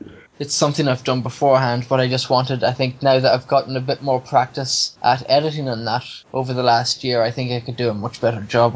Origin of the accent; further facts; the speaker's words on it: Ireland; As an Irish father, probably sitting at home with my one-year-old daughter